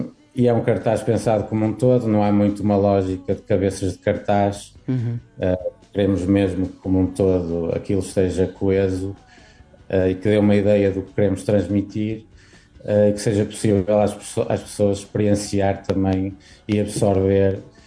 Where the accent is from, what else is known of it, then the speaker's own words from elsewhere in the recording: Fafe, Braga, Portugal; Porque eu quando era puto em Faf também se calhar queria isso e não tinha.